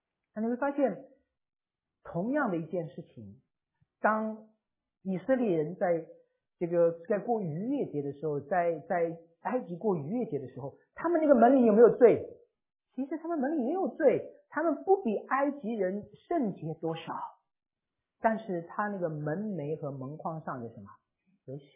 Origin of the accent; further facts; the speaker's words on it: Shanghai, China; now in Beijing, China; 我这个前年我从北京到我们老家上海，一路坐火车下去